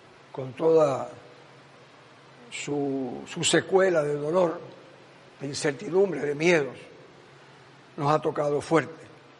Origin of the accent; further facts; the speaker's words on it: Cuba; Y como cubanos que todos nacimos en esta tierra, todos tenemos dignidad y derechos.